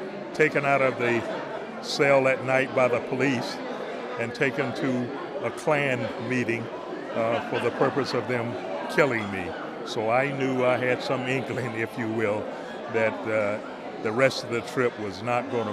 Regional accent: St. Augustine, Florida, United States; I had been participating in sit-ins and doing little things on my own in my hometown of St. Augustine to say no to that particular system.

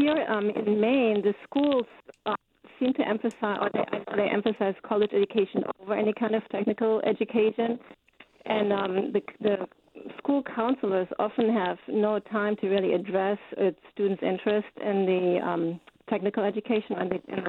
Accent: Germany; now in United States; I grew up in Germany, where the apprenticeship program.

